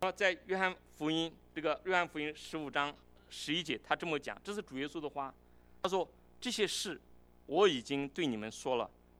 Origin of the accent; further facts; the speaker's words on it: China; 也不是我们中国人讲的什么阿 Q 精神